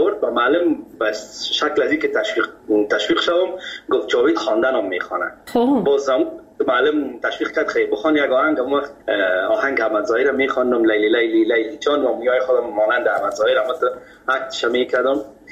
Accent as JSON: {"language": "Persian", "region": "Kabul", "country": "Afghanistan"}